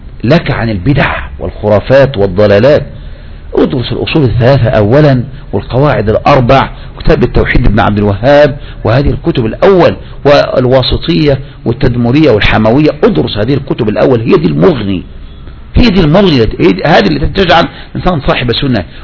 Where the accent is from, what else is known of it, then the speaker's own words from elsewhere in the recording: Tunisia; ده احنا عندنا في تونس ولا بلد عربي